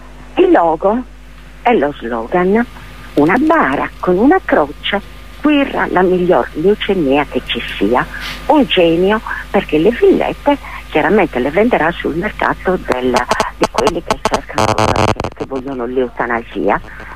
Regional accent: Sardinia, Italy; La Sardegna è una terra estremamente appetibile. Peccato che ci siamo sardi.

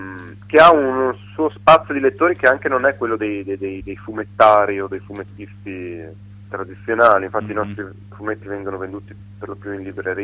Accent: Cervia, Emilia-Romagna, Italy; born there; questa atmosfera afosa che proprio è quella che della città poi dove sono nato a Cervia, veramente.

